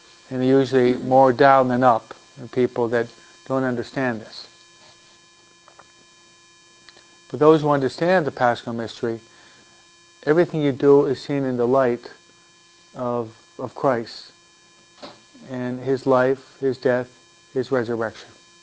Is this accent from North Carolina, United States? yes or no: no; Detroit, Michigan, United States; born there; From where I was born in Detroit, no?